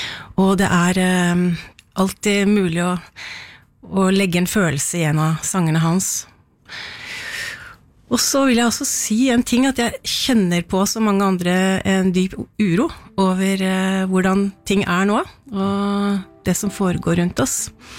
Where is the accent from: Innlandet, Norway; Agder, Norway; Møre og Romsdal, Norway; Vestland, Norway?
Innlandet, Norway; Hamar; hjemme på Hamar så vokste jeg opp med masse musikk i Nordkron 13 hvor vi bodde.